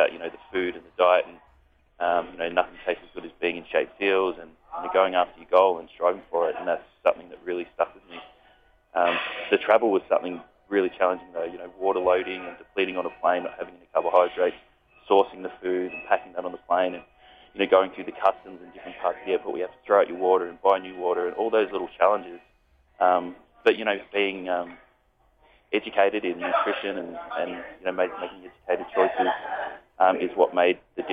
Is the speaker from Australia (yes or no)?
yes; Australia; You know, I'm this Australian competing overseas. I don't know the language.